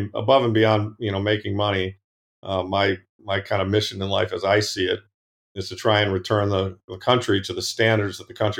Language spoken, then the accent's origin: English; Ann Arbor, Michigan, United States; I grew up in the Midwest, Ann Arbor, went to college, went to Wall Street, worked there for a few years, got an MBA.